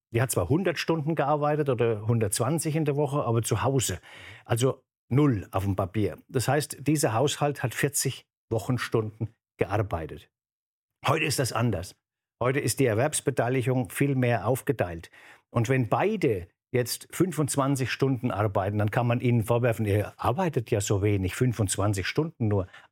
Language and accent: German; Bavaria, Germany; Ich komme aus Bayern, wir haben die meisten Feiertage.